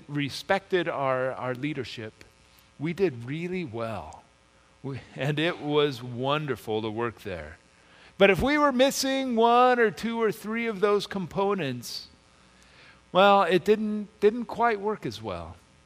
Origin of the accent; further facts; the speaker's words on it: United States; I am American through and through and I like my stuff.